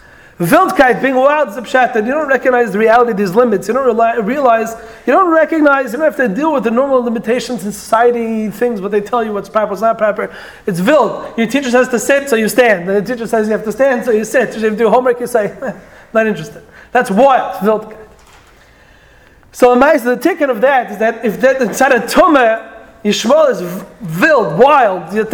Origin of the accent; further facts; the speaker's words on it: Miami, Florida, United States; In America, you know, I grew up in Miami, right? I grew up in Miami